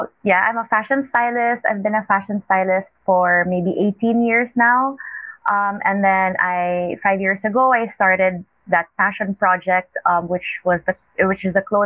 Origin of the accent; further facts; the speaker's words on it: Manila, Metro Manila, Philippines; So I grew up in Manila, but growing up to stories of my family coming from Mindanao and having this really colorful heritage.